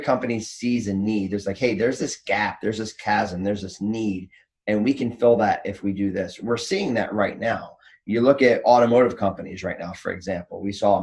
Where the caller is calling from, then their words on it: Macomb, Michigan, United States; Michigan. So we're about 40 minutes north of Detroit, in Macomb, Michigan.